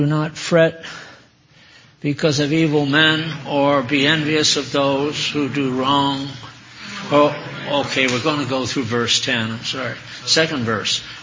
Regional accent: New England, United States; Now, I was born in New England, raised in New England, so I'm a Yankee to the bone.

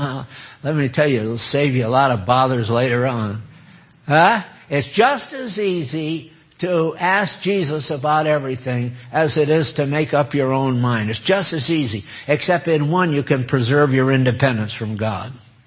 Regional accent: West Haven, Connecticut, United States; And what it shows is the house where I was raised in West Haven, Connecticut.

